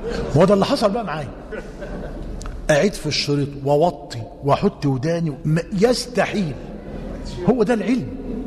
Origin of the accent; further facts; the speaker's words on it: Bahrain; ما هو الانترنت ده انا بسميه عندنا في البحرين كده عزبه ملهاش رئيس